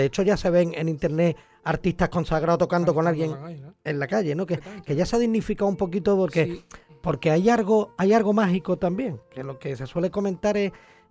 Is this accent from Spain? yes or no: yes; Cádiz, Andalusia, Spain; Y además que somos de CAI, que eres de CAI